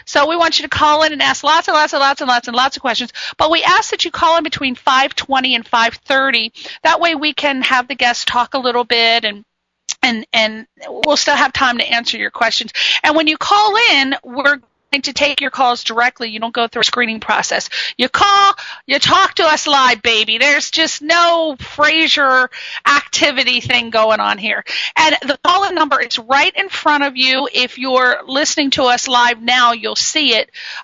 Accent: East Coast, United States; I'm from the East Coast. We're all like this.

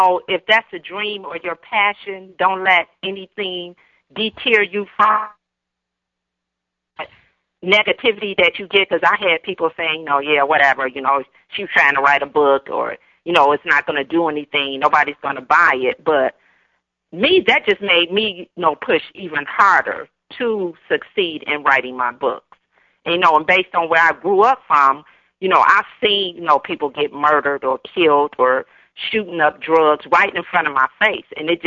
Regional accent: Detroit, Michigan, United States; now in Dearborn, United States; yes, I'm in Dearborn, Michigan, a suburb of Detroit, but I'm originally from Detroit.

